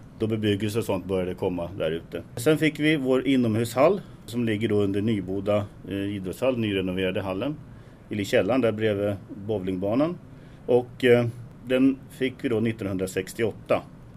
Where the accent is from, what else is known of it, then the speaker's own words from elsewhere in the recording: Stockholm, Stockholm County, Sweden; Ja, jag har varit i Tyresöbo sedan mitten på 80-talet. Uppväxt i söderort, Farsta.